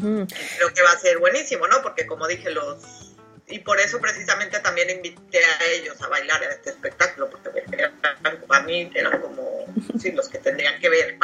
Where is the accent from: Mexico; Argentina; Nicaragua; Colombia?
Mexico; Guadalajara, Jalisco; also born or lived in Torreón; now in San Francisco, United States; yo pues soy de México, nací en Torreón, pero bueno, me crecí en Guadalajara y ahí empecé a bailar en las academias de Guadalajara. Y después pues ya me fui al DF a como ya bailar profesionalmente y empecé ahí en un tablado, y luego pues igual ya me fui a España